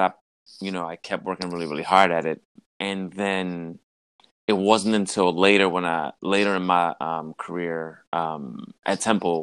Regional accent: Philadelphia, Pennsylvania, United States; also born or lived in Minneapolis; I am born and raised in Philadelphia, born in Southwest, spent most of my time in North Philly, and now I'm a West Philadelphian by way of living in Minneapolis for 8 years.

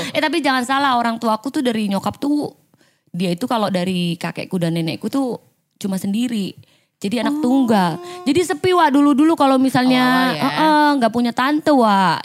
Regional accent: Jakarta, Indonesia; keluargaku memang semua ada di Jakarta. Cuma memang daerahnya sudah aku sebutkan tadi, mamaku Banten, papaku Ponorogo. Cuma memang dari kecil aku memang sudah di Jakarta gitu.

